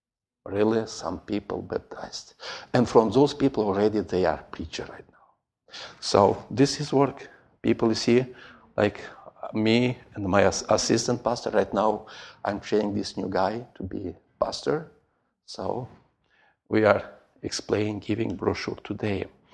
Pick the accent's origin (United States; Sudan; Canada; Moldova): Moldova; English is a second language; Winter, just I came a month ago from Moldova. It was also cold.